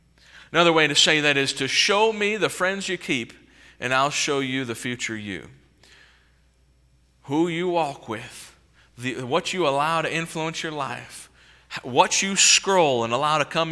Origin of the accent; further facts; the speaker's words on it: Chicago, Illinois, United States; I'm from Chicago area, right?